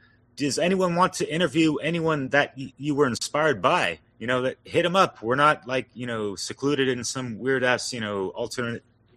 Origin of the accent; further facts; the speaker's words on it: California, United States; I'm from Northern California and, yeah, I got a friend in Oregon.